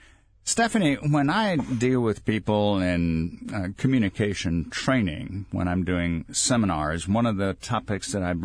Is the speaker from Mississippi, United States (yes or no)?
yes; Mississippi, United States; I remember I was directing a seminar in my home state of Mississippi